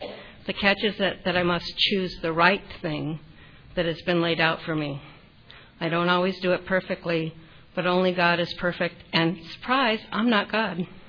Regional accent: Los Angeles, California, United States; And I'm not from New York. I'm a third-generation Angelino.

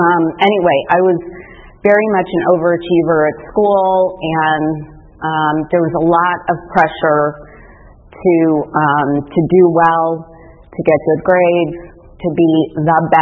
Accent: Midwest, United States; I am the oldest of two girls. I grew up in the Midwest.

